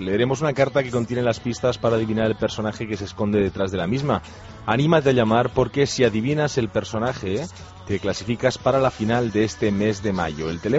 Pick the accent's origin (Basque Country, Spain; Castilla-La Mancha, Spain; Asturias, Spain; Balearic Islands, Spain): Basque Country, Spain; Bilbao; Yo, que siendo de Bilbao